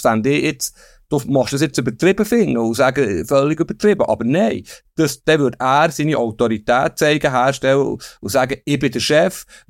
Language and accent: German; Switzerland; Und als Schweizer Fußballfreund, ja, er ist der Wichtigste.